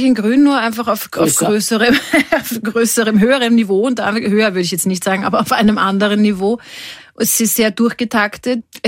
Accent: Austria; als Österreicher hat man wirklich relativ wenig Chancen

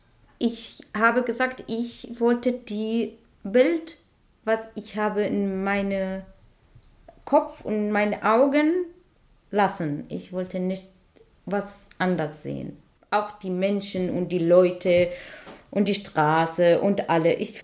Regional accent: Aleppo, Aleppo Governorate, Syria; now in Germany; Ich vermisse mein Aleppo. Ich vermisse es so. Es ist meine Heimatstadt.

